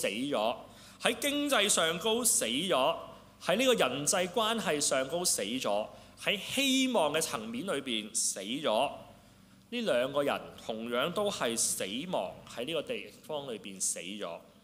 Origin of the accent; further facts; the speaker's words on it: China; 即係我哋中國人咧，好有智慧嘅